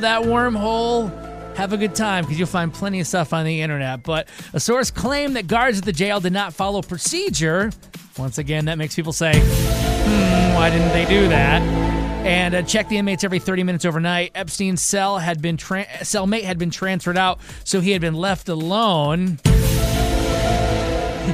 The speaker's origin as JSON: {"language": "English", "region": "Michigan", "country": "United States", "tie": "born or raised there", "said": "This happened in Michigan, my home state."}